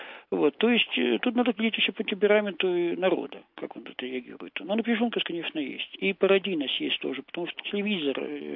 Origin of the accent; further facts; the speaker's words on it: Russia; Я бы сказал, что народ белорусский, вот, я россиянин